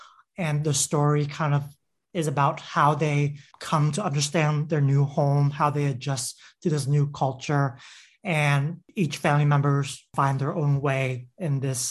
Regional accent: Washington, D.C., District of Columbia, United States; I planned to set it in my hometown of Washington, D.C., but I really felt a wall there.

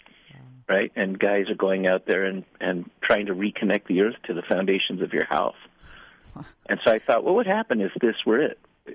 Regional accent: Tijuana, Baja California, Mexico; now in United States; I'm from the border, as you know, I was born in Tijuana, come from a dirt street in Tijuana, the kid, you know, with tuberculosis, spitting up blood as a little kid on a dirt street in Tijuana.

